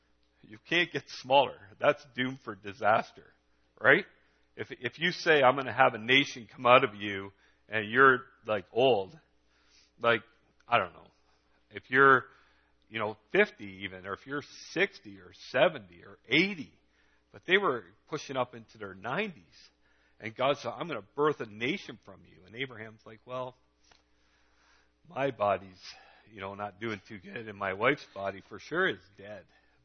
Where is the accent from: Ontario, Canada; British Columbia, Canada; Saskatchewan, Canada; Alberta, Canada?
Ontario, Canada; Dunnville; now in Wainfleet, Canada; I grew up in Dunville, now in Waynefleet.